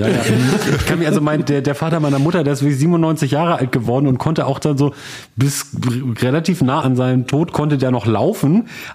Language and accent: German; Germany; ich glaube aber auch, wir haben als Deutsche auch immer so einen Blick auf so Indie- und Punkmusik